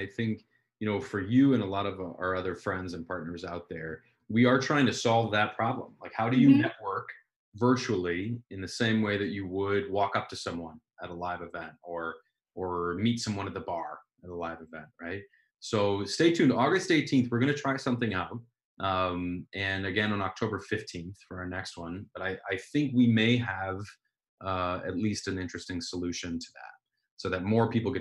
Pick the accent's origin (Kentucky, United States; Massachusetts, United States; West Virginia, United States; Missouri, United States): Kentucky, United States; And being we're from Kentucky, so we get to make fun of him.